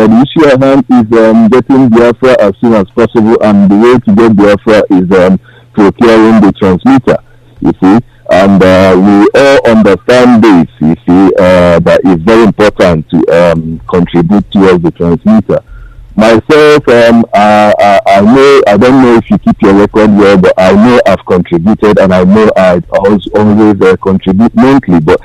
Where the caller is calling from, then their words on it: London, United Kingdom; I'm calling from London.